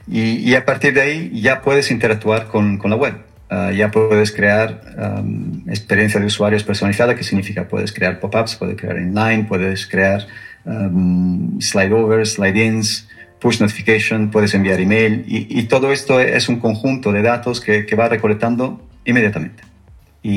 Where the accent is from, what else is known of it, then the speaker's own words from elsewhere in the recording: Region of Murcia, Spain; accent: Murcia; No, yo destacaría que mi acento es de Murcia.